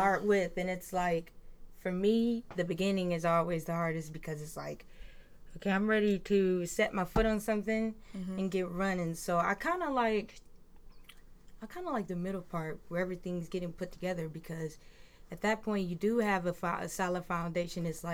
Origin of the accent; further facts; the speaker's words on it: Grand Rapids, Michigan, United States; I am from Grand Rapids, Michigan.